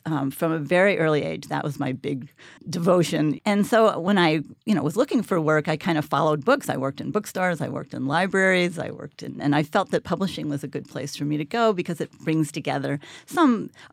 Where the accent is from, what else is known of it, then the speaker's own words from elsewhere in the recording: Poughkeepsie, New York, United States; Where I grew up in Poughkeepsie, New York, there were very few venues for art made by anyone.